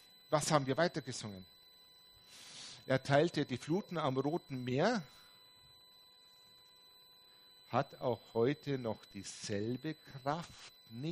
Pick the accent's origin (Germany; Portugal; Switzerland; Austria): Austria; was bei uns in Österreich Frankfurter und in Bayern Wiener genannt wird.